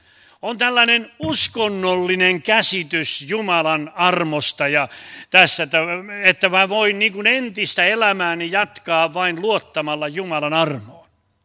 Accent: Laihia, Ostrobothnia, Finland; born there; Mä olen syntyisin Laihialta … Meitä on kaksi veljestä vaan.

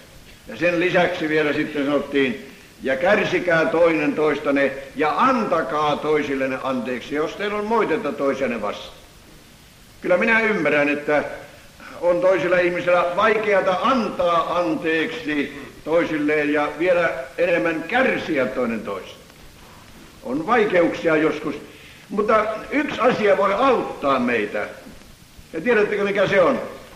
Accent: North Savo, Finland; Niin kuin tuolla kotipuolessani eräs vanha

